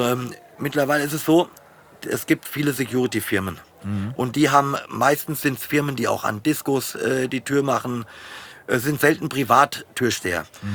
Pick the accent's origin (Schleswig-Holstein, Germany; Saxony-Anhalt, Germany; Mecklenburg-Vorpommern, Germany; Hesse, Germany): Hesse, Germany; Offenbach; ich bin in Offenbach groß geworden